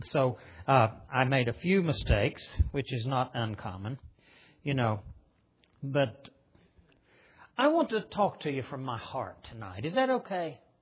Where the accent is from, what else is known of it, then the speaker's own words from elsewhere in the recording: West Virginia, United States; I was in a church one time in my home state of West Virginia